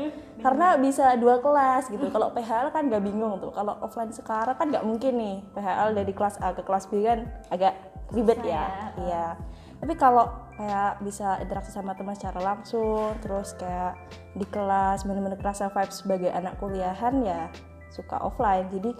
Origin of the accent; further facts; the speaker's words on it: Ponorogo, East Java, Indonesia; Dari Ponorogo. Tahu nggak Ponorogo?